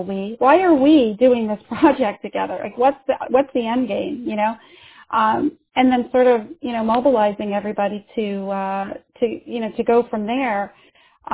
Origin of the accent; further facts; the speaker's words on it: New York, United States; So, I'm from New York. I don't know if this is a local New York thing, but I always used to tend to use the words, let's nail it down.